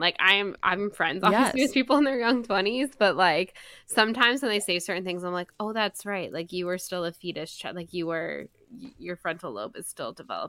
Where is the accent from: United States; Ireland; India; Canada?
United States; But right, I'm fascinated, especially as an American, like, because we don't have that.